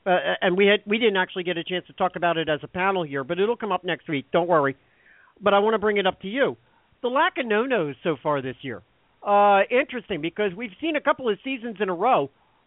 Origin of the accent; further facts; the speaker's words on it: Philadelphia, Pennsylvania, United States; Oh, I could have named that one. I'm from Philadelphia.